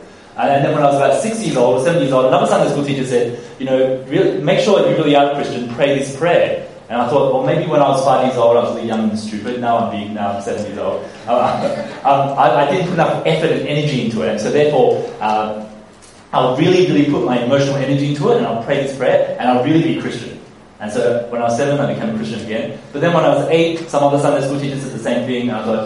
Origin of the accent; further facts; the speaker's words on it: Australia; also born or lived in Hong Kong; I was born in Hong Kong. I came to Australia when I was about 7, 8 years old because my grandparents wanted to escape the communists. And so we came to Australia.